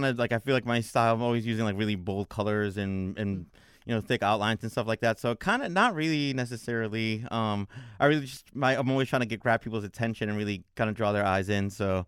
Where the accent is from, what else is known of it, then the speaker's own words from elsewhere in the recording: New York City, New York, United States; I grew up in New York City, so there's murals and graffiti everywhere.